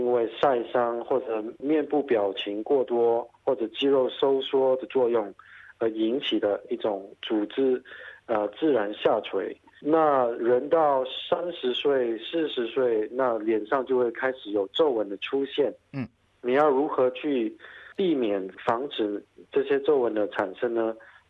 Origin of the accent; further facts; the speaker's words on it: Malaysia; moved away as an adult; now in Australia; 我是从马来西亚来到澳大利亚学医的，在2000年的时候到墨尔本的摩纳西大学成为这个全科医生已经有将近10年了。